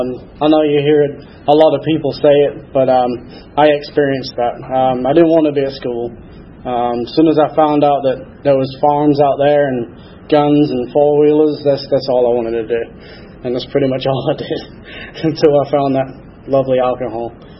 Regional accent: Hull, Yorkshire and the Humber, United Kingdom; also born or lived in Canterbury; I grew up down there till I was about five, and then we moved over to moved north into a little town called Hull. Can't even begin to tell you where it's near. It's not far from Manchester, we'll put it that way. Grew up there.

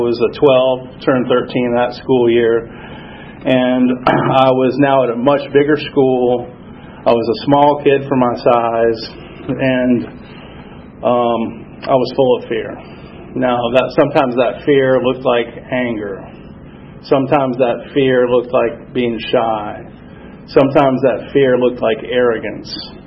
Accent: Charlotte, North Carolina, United States; So anyways, I grew up in Charlotte.

